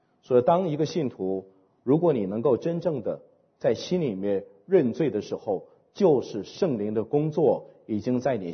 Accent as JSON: {"language": "Chinese", "country": "China", "said": "我们中国人按照我们中国的标准来定义这个罪"}